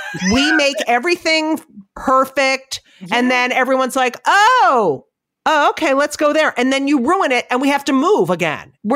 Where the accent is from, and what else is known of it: New Jersey, United States; born or raised there